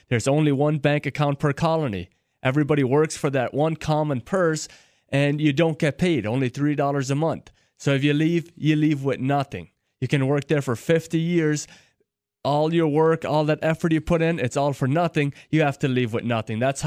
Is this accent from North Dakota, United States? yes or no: yes; North Dakota, United States; born there; And I was born in North Dakota near Grand Forks.